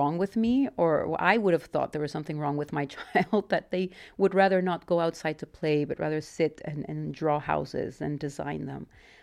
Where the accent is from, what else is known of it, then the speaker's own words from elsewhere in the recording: Mexico; And growing up in Mexico, it's not really, as a woman, it's really hard to see that one can do both.